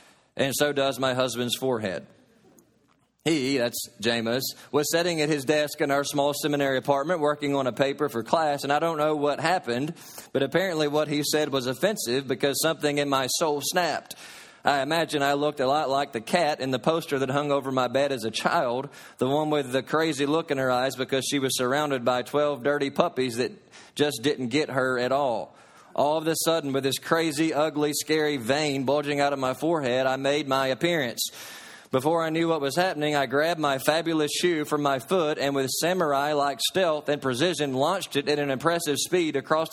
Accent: Kentucky, United States; She is shrimp and caviar, and I'm beanie weenies from Katy's, Kentucky.

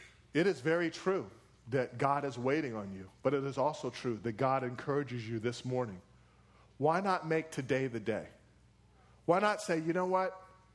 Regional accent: Baltimore, Maryland, United States; And I'm from Baltimore. What are the odds of that?

